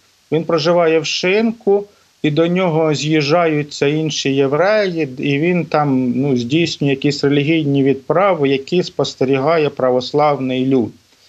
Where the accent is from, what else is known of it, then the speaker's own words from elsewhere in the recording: Kharkiv Oblast, Ukraine; я виріс під Харковом на Слобожанщині